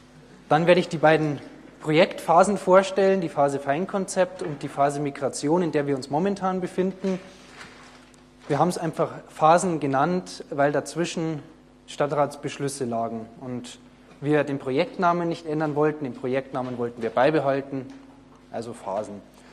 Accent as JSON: {"language": "German", "region": "Bavaria", "country": "Germany", "accent": "Bavarian", "said": "Grüß Gott ist bayerisch. Sollte es im Laufe des Vortrags irgendwann Probleme mit meinem Dialekt geben"}